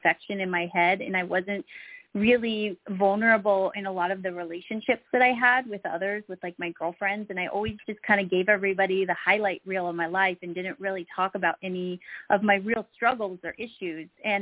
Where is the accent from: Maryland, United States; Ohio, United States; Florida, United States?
Florida, United States; So I live in California, and I'm originally from Florida, which is where my mom lived.